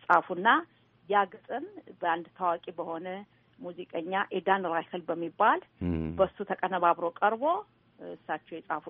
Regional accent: Jerusalem, Jerusalem District, Israel; እኔ የምኖረው ኢየሩሳሌም ነው። ኢየሩሳሌም ብዙ ዓመት ነው የመጣሁት። በልጅነቴ ነው ያደግኩት እዚህ ነው።

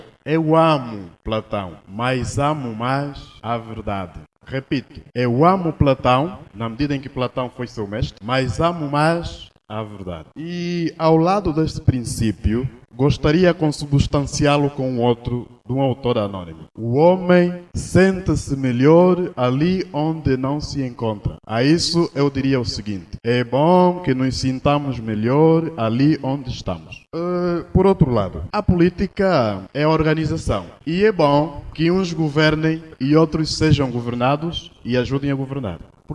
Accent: Angola; todos somos angolanos.

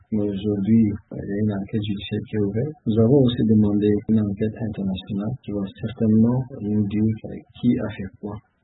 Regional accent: Chad; Je suis Tchadien, j'ai vu le Tchad.

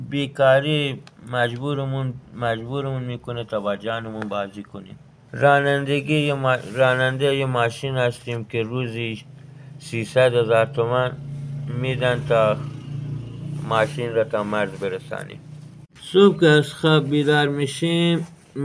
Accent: Iran; انگار نه انگار ما جز ایرانی هستیم

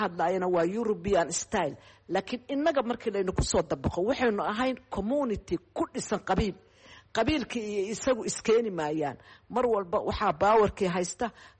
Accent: Bosaso, Bari, Somalia; born there; also born or lived in Mogadishu, Somalia; waxaan ku dhashay degmada Boosaaso oo inoo hadeer joogno

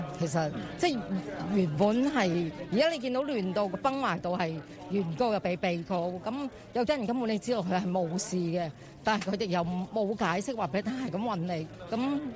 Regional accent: Hong Kong; 你香港人，香港好似我哋生长，即系我哋喺呢度出世呢度大嘅人

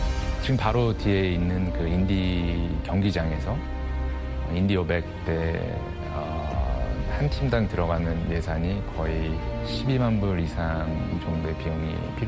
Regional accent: South Korea; now in United States

